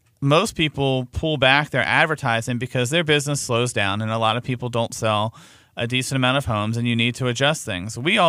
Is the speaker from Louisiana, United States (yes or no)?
no; Baltimore, Maryland, United States; those old school, I grew up in Baltimore City, radiator heat.